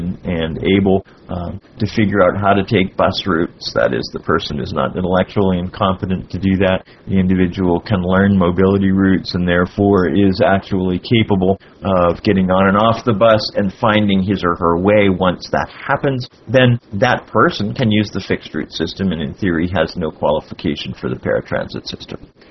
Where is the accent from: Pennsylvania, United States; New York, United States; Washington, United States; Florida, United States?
Florida, United States; Miami